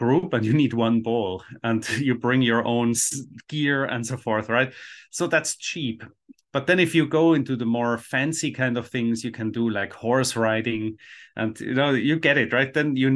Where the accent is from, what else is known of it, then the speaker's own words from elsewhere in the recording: Switzerland; that's one thing I really like about growing up in Switzerland is you go to the woods, you get dirty, you make a fire, you maybe cut yourself in the finger, you do some stupid stuff